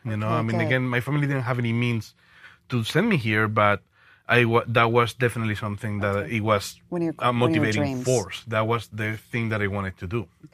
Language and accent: English; Madrid, Community of Madrid, Spain; English is a second language; I'm originally from Spain. I'm from Madrid in Spain, and I'm 45 years old.